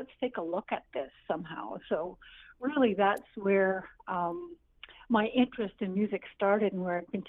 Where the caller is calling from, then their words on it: Fort Saskatchewan, Alberta, Canada; It's a winter fest here up in Alberta.